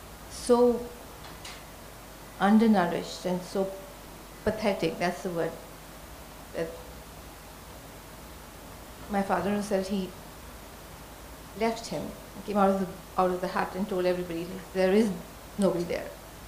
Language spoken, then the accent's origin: English; West Bengal, India; also born or lived in South India; I'm actually from West Bengal. I grew up in the south